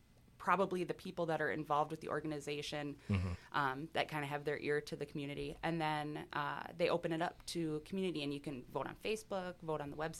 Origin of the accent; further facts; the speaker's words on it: Forest Lake, Minnesota, United States; moved away; Yes. Yep. I grew up in Forest Lake.